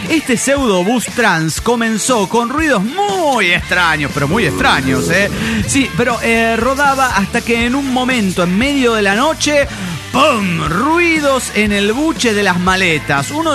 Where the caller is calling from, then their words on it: Venezuela; desde Venezuela.